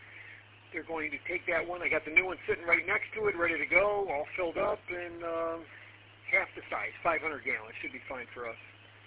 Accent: Sterling Heights, Michigan, United States; Yeah, I'm actually from Sterling Heights, down southern, just north of Detroit a little bit.

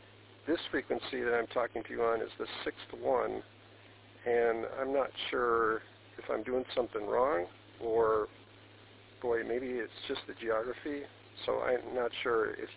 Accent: Minnesota, United States; I'm from Minnesota, and, you know, I'm just trying to play around.

